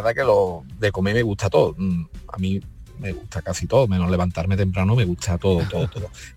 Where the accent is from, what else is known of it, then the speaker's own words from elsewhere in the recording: Huelva, Andalusia, Spain; aunque yo realmente, nosotros somos de Huerva y mi madre lo hacía el puchero de cole.